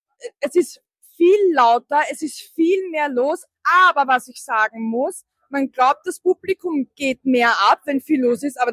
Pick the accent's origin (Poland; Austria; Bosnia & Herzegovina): Austria; aber ich komme aus Österreich, das zahlt sich sonst nicht aus.